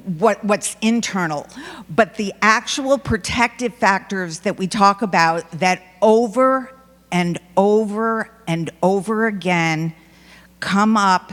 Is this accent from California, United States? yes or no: no; New York, United States; I'm from New York. I can actually talk loud.